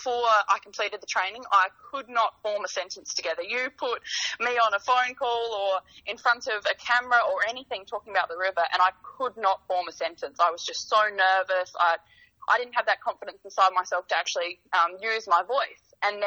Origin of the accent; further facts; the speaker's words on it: Adelaide, South Australia, Australia; also born or lived in Menindee, New South Wales; Spent the first sort of 5 or 6 years of my life up there, and then my family moved down to Adelaide for schooling. So completed school down in Adelaide, and I'm currently a uni student